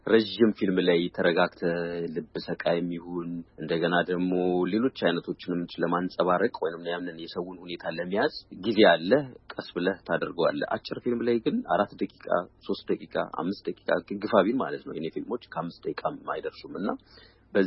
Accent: Addis Ababa, Ethiopia; moved away as an adult; now in abroad; ውጭ ሀገር ብኖርም ያደግኩት ትልቅ እስከሆን ድረስ የኖርኩት ኢትዮጵያ ውስጥ ነው፣ አዲስ አበባ ነው።

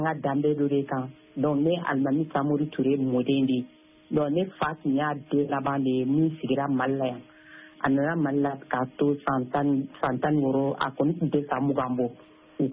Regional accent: Mali; born there; Je suis née au Mali.

